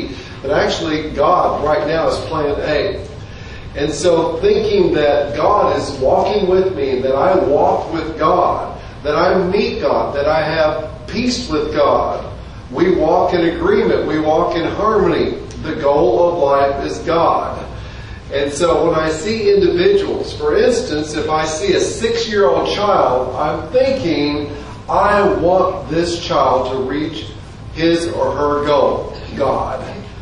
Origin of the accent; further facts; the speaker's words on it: Oklahoma, United States; But parenthetically, I did spend most of my growing up in Oklahoma. So I speak the language